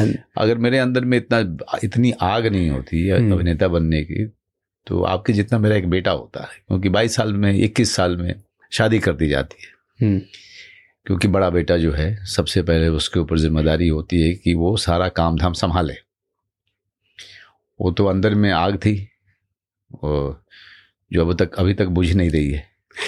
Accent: Bihar, India; born there; मैं गांव में पैदा हुआ था। मेरे पिताजी किसान थे, 6 भाई बहन हम लोग।

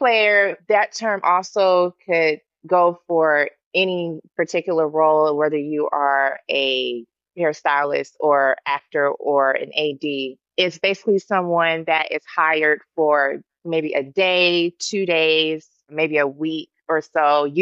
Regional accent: Atlanta, Georgia, United States; now in Los Angeles, United States; And I came from Atlanta. So I had the choice of New York or L.A. And I was like, with my Atlanta Southern roots, I don't know if I can handle the cold.

